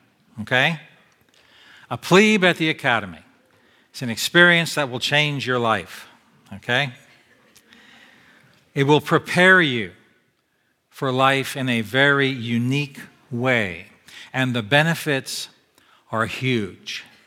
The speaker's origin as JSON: {"language": "English", "town": "Annapolis", "region": "Maryland", "country": "United States", "tie": "born or raised there", "said": "This is Horn Point, down a few blocks from where I grew up in Eastport."}